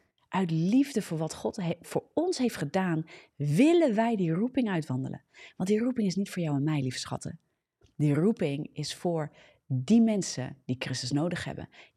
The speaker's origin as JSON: {"language": "Dutch", "country": "Netherlands", "said": "Moeten we ook leren als Hollanders. Ja, we hebben geen tijd voor rouw in dit land."}